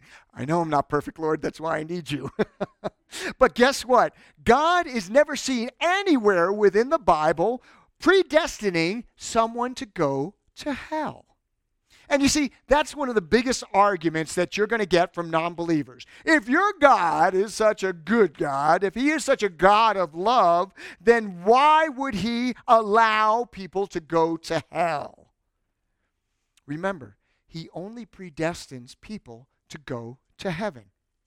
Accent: New York, United States; I lived in, born and raised in New York.

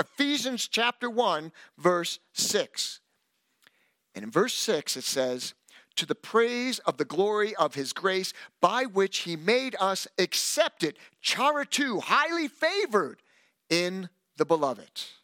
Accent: New York, United States; In my hometown, back in New York, when you walked in, on the left side was a statue of Joseph with a bunch of candles under it.

